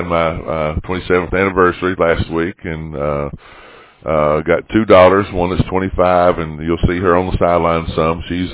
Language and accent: English; Cookeville, Tennessee, United States; I'm originally from Cookeville